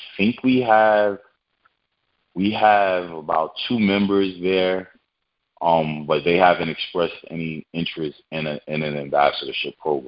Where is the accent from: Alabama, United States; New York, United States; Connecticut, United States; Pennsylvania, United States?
New York, United States; Brooklyn; I'm born and raised in Brooklyn. I'm born and raised. I'm from Kingsborough Project. I'm born and raised from Kingsborough